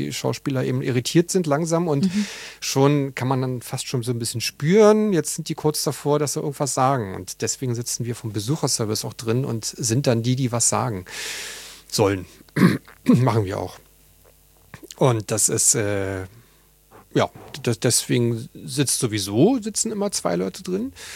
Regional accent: Berlin, Germany; ich bin auf Moabit geboren und groß geworden

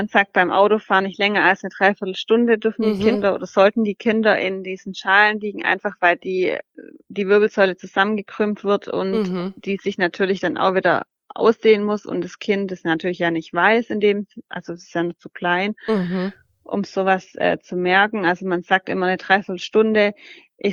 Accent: Esslingen, Baden-Württemberg, Germany; also ich komme ja aus Esslingen

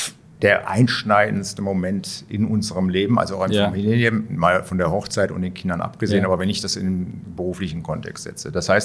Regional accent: Rhineland, Germany; ich bin Rheinländer, ins Schwabenland war schon ein Wechsel. Und dann dieser Wechsel in die Steiermark

